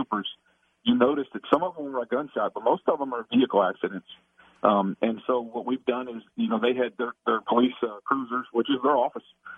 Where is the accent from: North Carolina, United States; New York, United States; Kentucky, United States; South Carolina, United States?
Kentucky, United States; Louisville; Hey, I grew up in the South End, and we have big throwdowns in the South End, and we continue that throughout my adult life.